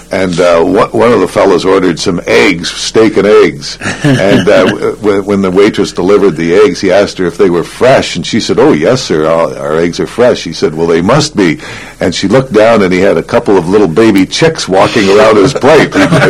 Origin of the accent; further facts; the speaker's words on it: Toronto, Ontario, Canada; It's only a few miles, an hour's drive from my hometown of Toronto.